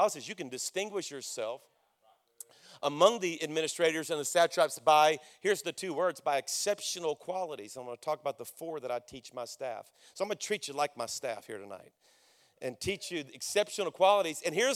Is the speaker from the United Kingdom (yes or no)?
no; Louisiana, United States; I mean, I'm from Louisiana, everybody. I don't know if I got any Louisiana people here, but we 50th on every list.